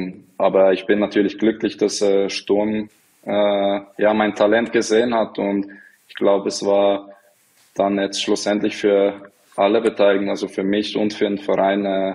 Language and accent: German; Bern, Switzerland; ich bin in der Stadt aufgewachsen, in Bern.